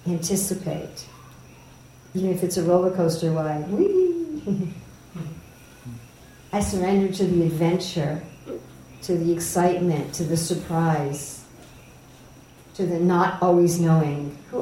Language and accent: English; New York, United States; born there; Oh, really? I was born in New York.